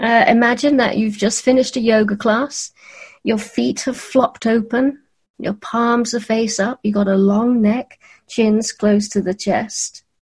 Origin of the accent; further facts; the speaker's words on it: United Kingdom; I'm British.